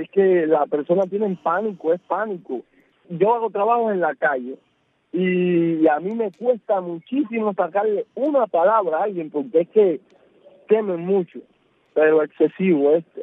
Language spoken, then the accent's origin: Spanish; Bayamo, Granma, Cuba; mi pueblo tiene un 85% de la historia de Cuba. Aquí ha pasado cientos y miles de cosas.